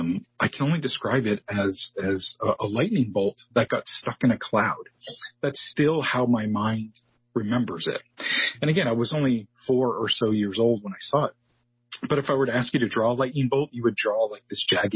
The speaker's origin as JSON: {"language": "English", "region": "Maine", "country": "United States", "tie": "born or raised there", "said": "And I said to myself, hey, there's no book here about UFOs specifically in my home state."}